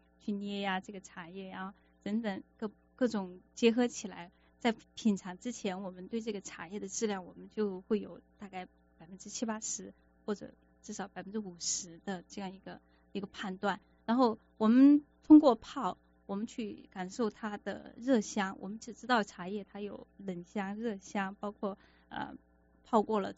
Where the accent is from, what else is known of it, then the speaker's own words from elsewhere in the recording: China; 我最开始我自己当时中文是我的母语，我写成母语